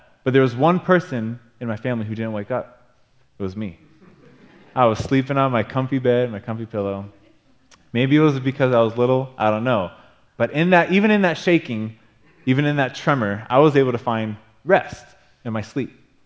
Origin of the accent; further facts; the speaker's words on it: Japan; I was born and raised in Japan